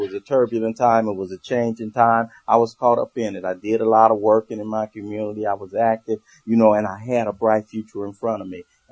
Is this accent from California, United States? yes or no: yes; Los Angeles, California, United States; you know, I grew up in South Central. I grew up in the heart of Watson.